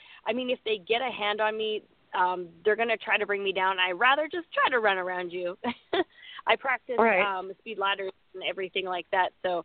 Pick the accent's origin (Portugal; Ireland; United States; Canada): Canada; accent: Canadian; I noticed that I picked up a little bit of an American. Well, I lost my Canadian accent. I feel like I did.